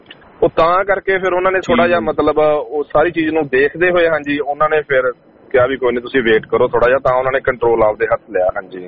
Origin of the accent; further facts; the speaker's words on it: Punjab, India; ਤੁਸੀਂ ਵੀ ਪੰਜਾਬੀ ਹੋ, ਮੈਂ ਵੀ ਪੰਜਾਬੀ ਹਾਂ